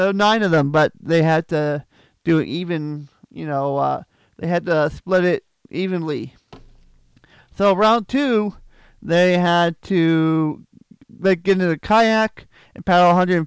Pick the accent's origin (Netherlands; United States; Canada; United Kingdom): Canada; five-pin bowling is huge up here in Canada. And yes, I'm a Canadian